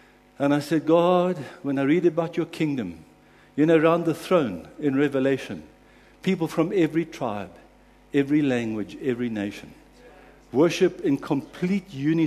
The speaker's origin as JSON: {"language": "English", "town": "East London", "region": "Eastern Cape", "country": "South Africa", "tie": "born or raised there", "also_born_or_lived": "Durban", "said": "But I was born in Durban in a non-Christian home. Then my dad was transferred to East London with work."}